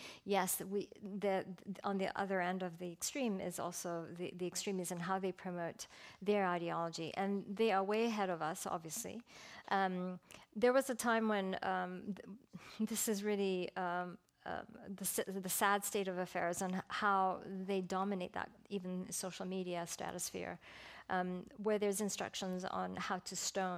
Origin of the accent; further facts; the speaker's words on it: Malaysia; And in Malaysia, as a matter of fact, like I said, my home country